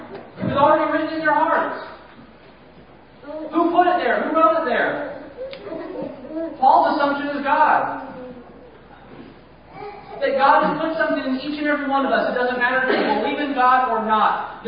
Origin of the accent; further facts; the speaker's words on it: California, United States; now in Athens, United States; it's wrong where I grew up in California